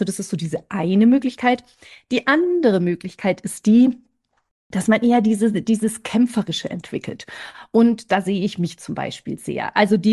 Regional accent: Munich, Bavaria, Germany; born there; Ich wohne aktuell im schönen München beziehungsweise am Stadtrand. Und ja, ich bin auch in München tatsächlich geboren. Ich habe nicht immer hier gelebt, aber ich bin hier geboren. Wir sind mit meinen Eltern auch relativ viel umgezogen.

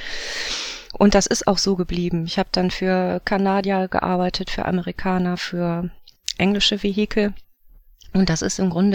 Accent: Wuppertal, North Rhine-Westphalia, Germany; Also ich komme aus Wuppertal.

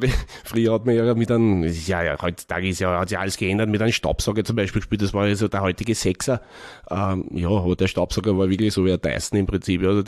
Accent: Vienna, Austria; born or raised there

